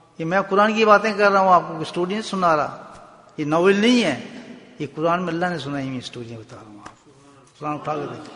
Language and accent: Urdu; Pakistan; moved away; میں عرصے کے بعد پاکستان گیا, کوئی 8 سال کے بعد شاید پاکستان گیا. تو جب میں اپنے شہر میں گیا اور میں ٹرین سے اترا